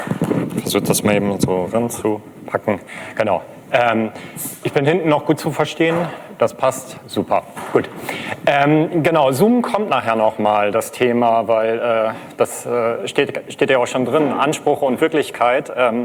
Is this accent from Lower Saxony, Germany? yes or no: yes; Lower Saxony, Germany; In Niedersachsen haben wir Kommunalwahl, wo ich herkomme.